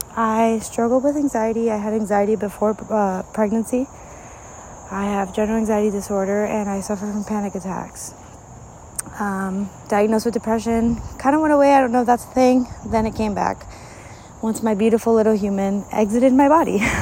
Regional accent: Mexico; I grew up in Mexico.

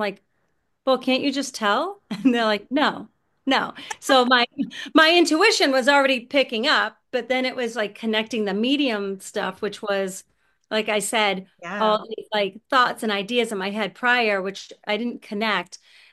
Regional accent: Boston, Massachusetts, United States; I grew up in Boston, in the suburbs of Boston, and I live here in my beautiful house with a fenced in yard for my three dogs.

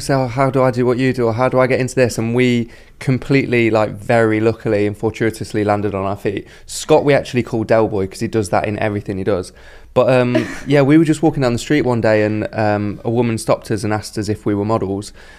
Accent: Derby, East Midlands, United Kingdom; growing up in Derby, no one really looks at the fashion industry and thinks, oh yeah, I can do that.

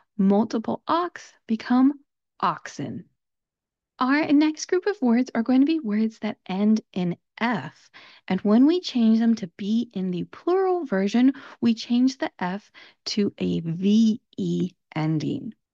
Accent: California, United States; accent: Southern California; That's my particular accent. I'm from Southern California, and that's the accent that I speak with.

